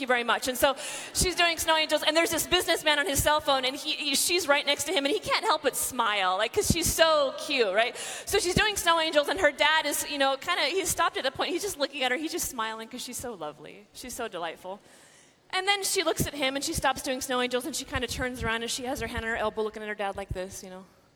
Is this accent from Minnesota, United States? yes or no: no; Corpus Christi, Texas, United States; I come from Corpus Christi, Texas, right? The great nation of Texas.